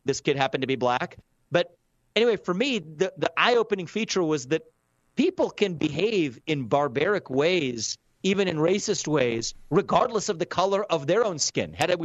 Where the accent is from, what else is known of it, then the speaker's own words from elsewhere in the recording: Ohio, United States; You know, I grew up in Southwest Ohio as an Indian American kid with a funny name and parents with speaking with an accent.